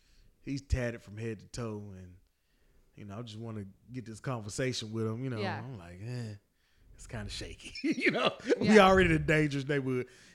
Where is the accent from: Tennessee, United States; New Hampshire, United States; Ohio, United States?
Tennessee, United States; He know I'm from Tennessee.